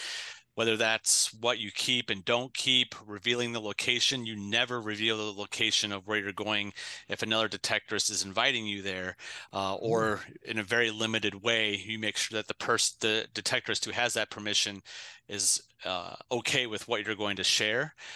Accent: Decatur, Illinois, United States; And then my hometown of Decatur, Illinois, has outlawed metal detecting in all public parks, period.

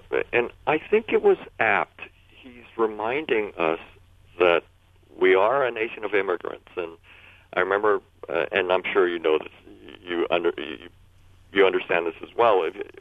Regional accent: Arizona, United States; Well, you know, it just happens that I am from Arizona and I travel there often.

